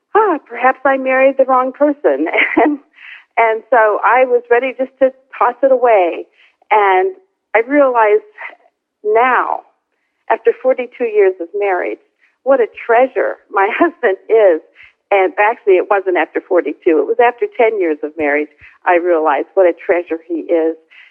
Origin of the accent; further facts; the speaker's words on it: Pennsylvania, United States; I was raised in Pennsylvania.